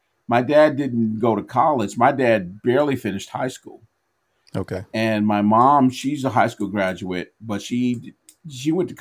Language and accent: English; New York, United States; So in my town in New York, even though I'm from New York, I was born in New York, but in my town, all the Black families were either from Georgia, North Carolina, South Carolina, Florida